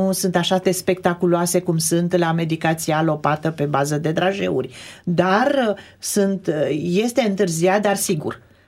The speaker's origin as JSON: {"language": "Romanian", "region": "Transylvania", "country": "Romania", "said": "Eu sunt din Ardeal și în Ardeal se folosește foarte mult tarhon."}